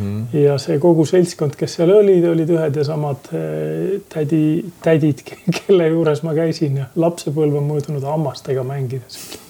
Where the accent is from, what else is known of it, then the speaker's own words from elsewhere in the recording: Saare County, Estonia; mul on see teadmine, et ma olen saarlane.